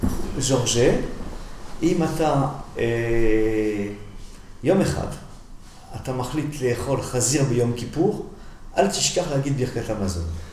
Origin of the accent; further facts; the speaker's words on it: Sevran, Île-de-France, France; וחיפשתי בפרוור איפה שהייתי, בסוברן, בסן סנלי, זה ליד פריז